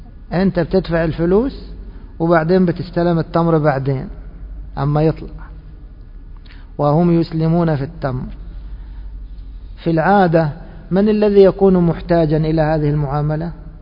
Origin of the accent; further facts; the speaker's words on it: Egypt; نعم، وهذا مشهور عندنا في بلادنا مصر.